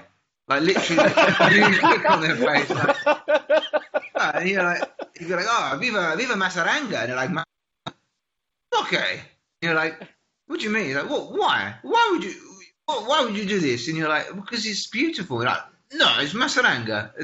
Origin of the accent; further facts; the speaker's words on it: England, United Kingdom; That's one of the weird things, like learning any languages as an English.